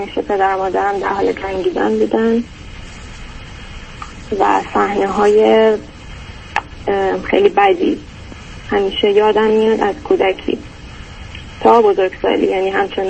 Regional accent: Iran; now in United States; من از ایران اومدم.

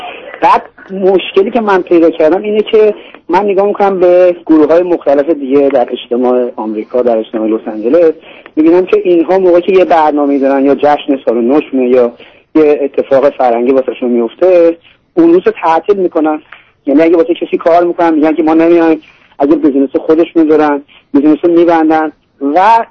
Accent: Iran; ادعامون اینه که ما ایرانی هستیم،

